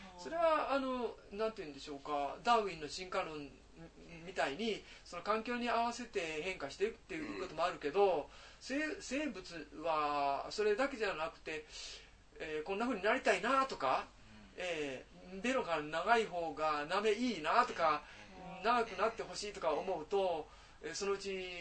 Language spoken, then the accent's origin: Japanese; Koyasan, Wakayama, Japan; born there; 僕高野山で生まれて次引っ越したのが北又っていうところで